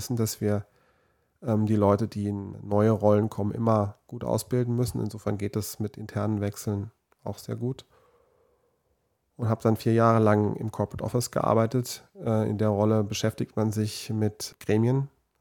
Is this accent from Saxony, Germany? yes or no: no; Darmstadt, Hesse, Germany; Also ich bin in der Region einfach hängen geblieben. Gebürtig komme ich aus Darmstadt. Insofern, das war fast schon geplant, sage ich mal, dass ich in Würzburg studiert habe.